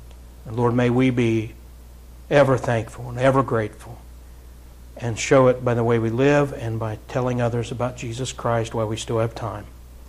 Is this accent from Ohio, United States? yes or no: yes; Wheelersburg, Ohio, United States; We pray for this fella down in my hometown who works with my Uncle Brian. And he's a volunteer at the fire department there in Wheelersburg.